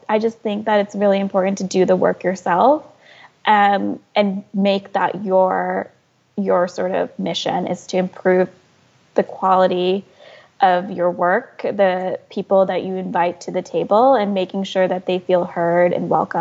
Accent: Delaware, United States; even as growing up in Delaware, you know, people who were I would say more sustainably focused tend to be a little bit more country granola.

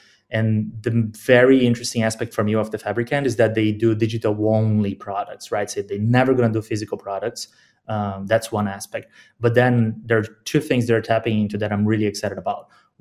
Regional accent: Brazil; I am from Brazil.

